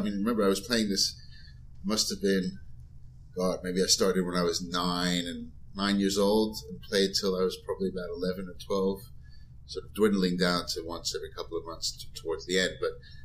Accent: New York, United States; Growing up in New York, it was 3 or 4 months of the year where it's kind of cold, right? There's a lot of snow.

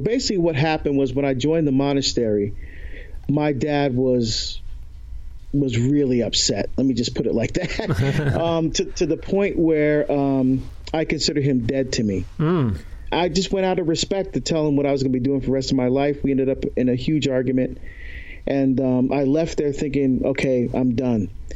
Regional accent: Barbados; my home country of Barbados

